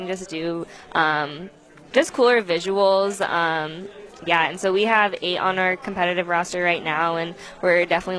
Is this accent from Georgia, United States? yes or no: no; Toledo, Ohio, United States; But so I'm actually from the Toledo area. I grew up